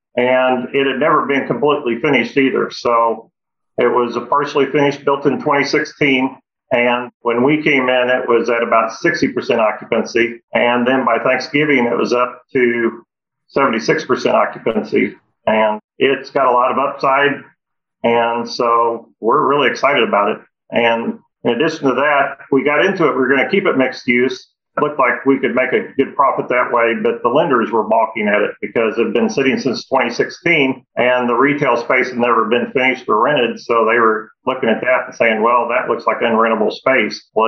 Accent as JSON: {"language": "English", "town": "Houston", "region": "Texas", "country": "United States", "also_born_or_lived": "Kansas City, United States", "said": "I'm from Houston, Texas."}